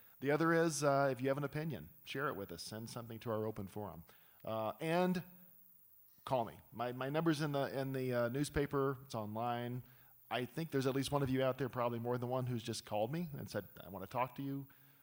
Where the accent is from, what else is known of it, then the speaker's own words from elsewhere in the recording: Denton, Texas, United States; I mean, my hometown, Denton, Texas, is a city of 140,000 people that has one newspaper that delivers once a week.